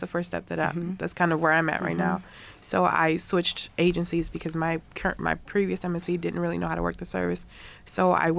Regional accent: Puerto Rico; So I came from Puerto Rico. My mother doesn't speak English. My father doesn't speak English.

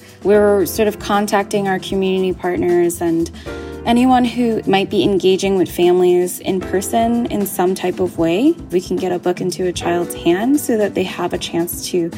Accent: Oakland, California, United States; I grew up in the Oakland Public Libraries. It's really where my heart is, especially growing up in an immigrant family where my parents didn't know English, right?

